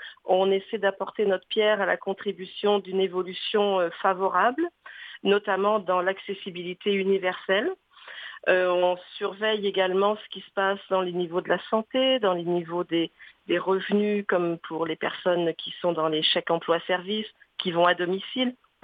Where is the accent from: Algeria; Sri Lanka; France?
France; Mais je ne suis pas scandinave. Non? Je suis française.